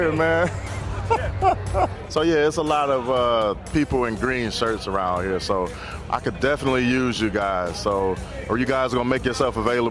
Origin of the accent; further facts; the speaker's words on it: Detroit, Michigan, United States; But they're from Detroit, so they're cool, because I'm from Detroit.